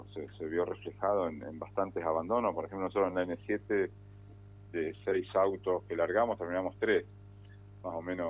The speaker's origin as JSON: {"language": "Spanish", "town": "Junín", "region": "Buenos Aires Province", "country": "Argentina", "tie": "born there", "also_born_or_lived": "Arenales", "lives_now": "General Pico, Argentina", "said": "Nacido en Junín, provincia de Buenos Aires. Bien. Después viví muchos años en Arenales, cerca de Junín."}